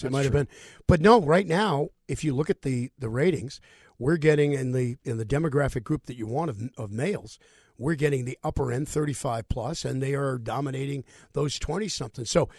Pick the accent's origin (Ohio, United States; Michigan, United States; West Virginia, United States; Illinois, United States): Michigan, United States; Detroit; I grew up in Motown right.